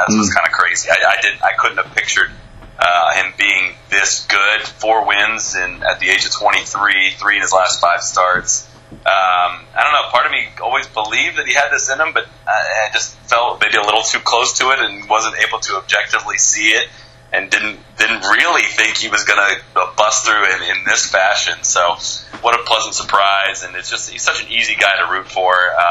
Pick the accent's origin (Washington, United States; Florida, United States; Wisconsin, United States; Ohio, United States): Ohio, United States; Dublin; also born or lived in Chicago; now in Amsterdam, Netherlands; I grew up in Dublin, Ohio. I lived in Chicago for 6 years before I moved to Amsterdam.